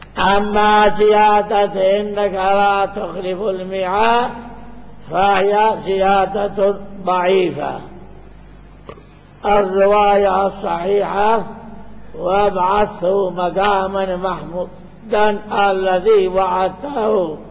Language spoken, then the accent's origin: Arabic; Sanaa, Yemen; وأيضا عندنا في صنعاء وغيرها